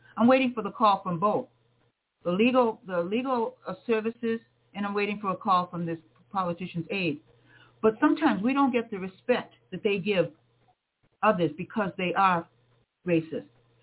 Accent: Massachusetts, United States; accent: Massachusetts; she knew I was from the States, because you can tell this Massachusetts accent.

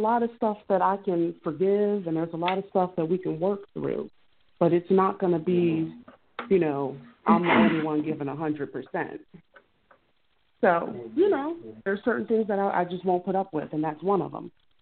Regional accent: Philadelphia, Pennsylvania, United States; No, I'm from Philly.

